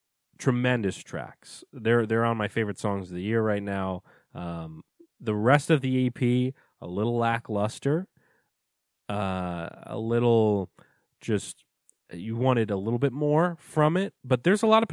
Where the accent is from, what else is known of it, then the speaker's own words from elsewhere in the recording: Virginia, United States; especially I'm from Virginia. I enjoyed listening to local music